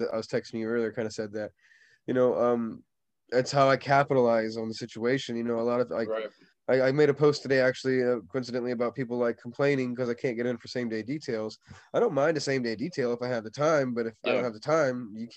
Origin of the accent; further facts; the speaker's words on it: Indiana, United States; now in Florida, United States; You know, I'm from Indiana. Like, and I'm a Floridian now. I've lived here most of my life. I'm from Indiana